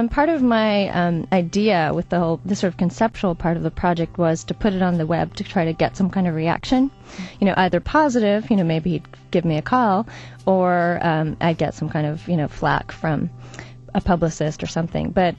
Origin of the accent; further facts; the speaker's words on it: Winnipeg, Manitoba, Canada; growing up in Winnipeg